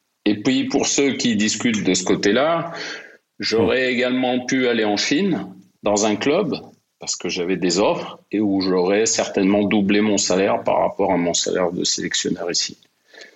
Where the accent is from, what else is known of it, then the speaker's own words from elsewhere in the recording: Aix-les-Bains, Auvergne-Rhône-Alpes, France; born there; Je suis né à Aix-les-Bains, en Savoie.